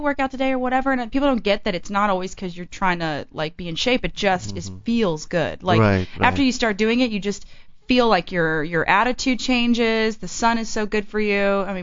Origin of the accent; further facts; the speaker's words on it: Texas, United States; But see, I love to eat, and I'm from Texas.